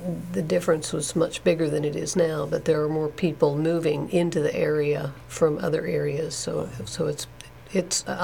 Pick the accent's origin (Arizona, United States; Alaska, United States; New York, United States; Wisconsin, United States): Alaska, United States; And when I went, they found out I was from Alaska. They assumed I was an Eskimo.